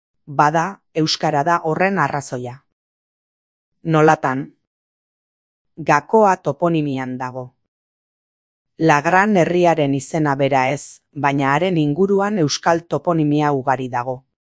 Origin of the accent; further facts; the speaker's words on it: Bilbao, Basque Country, Spain; Sortzez bilbotarra naiz, bai. Ama hangoa zen eta nire aita Ara joandakoa. Baina, izatez, arabarra naiz. Aitaren familia Lagrangoa eta Ekorakoa